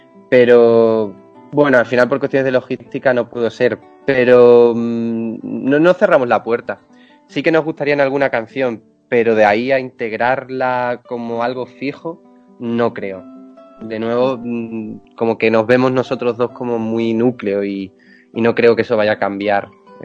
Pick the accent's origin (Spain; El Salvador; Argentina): Spain; Extremadura; now in Madrid, Spain; No, yo soy de Extremadura.